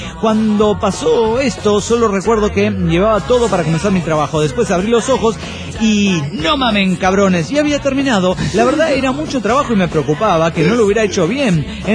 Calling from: Valencia, Carabobo, Venezuela; Yo soy de Valencia, Venezuela.

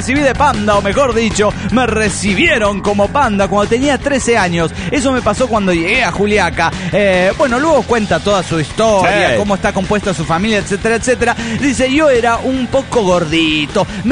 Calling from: Golden, Colorado, United States; de Golden Colorado.

